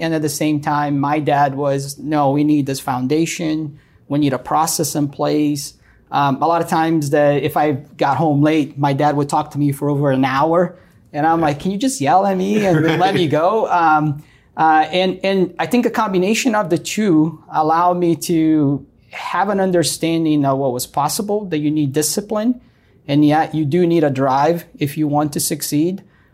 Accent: Brazil; English is a second language; I was 18 years old, just like any other teenager, living out in Brazil. I was born and raised in Brazil.

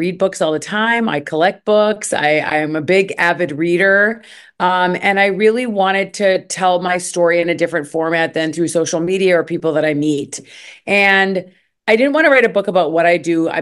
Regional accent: Minnesota, United States; moved away as an adult; also born or lived in Egypt; Yeah, so I'm born and raised in Minnesota. I lived here my whole life until I was 27. And then I ended up moving to Egypt

